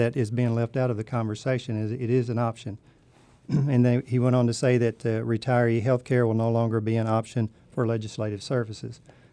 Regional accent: Kentucky, United States; You know, I was born and raised in Graves County. I grew up on a farm, farmed for approximately 10 years myself.

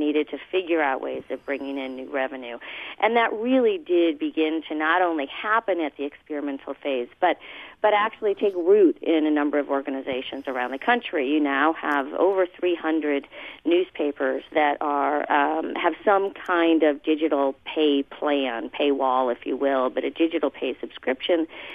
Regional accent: Glendale, United States; I grew up in Glendale, went to high school here, and have now been out in the D.C., Maryland area for the last several years, but always love to come back.

